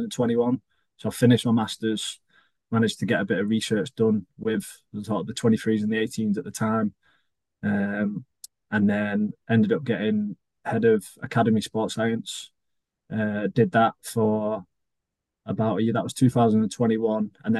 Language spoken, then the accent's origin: English; Wigan, North West England, United Kingdom; Obviously, it's like I'm from Wigan, so it's like, and it's like 10 minutes from my house, so it's all good.